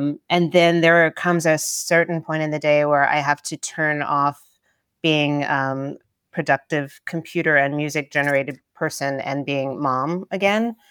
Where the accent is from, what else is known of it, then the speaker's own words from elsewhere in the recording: Tennessee, United States; when I was growing up in Tennessee, if you went to somebody's house for a social occasion, they would serve Rotel dip